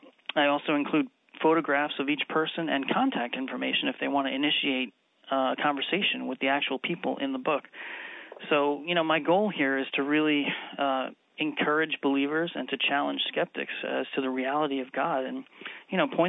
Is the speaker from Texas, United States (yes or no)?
no; New York, United States; I grew up in Long Island, New York, which is not the Bible Belt.